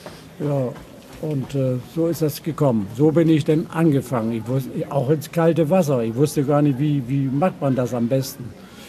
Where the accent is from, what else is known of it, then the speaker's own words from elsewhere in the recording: Wilhelmshaven, Lower Saxony, Germany; auf dem Rückweg nach Wilhelmshaven, wo ich herkomme.